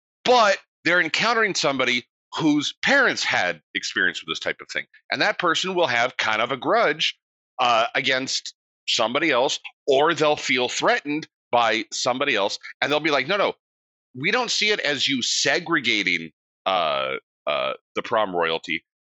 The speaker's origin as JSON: {"language": "English", "region": "California", "country": "United States", "said": "when I told him I was from California."}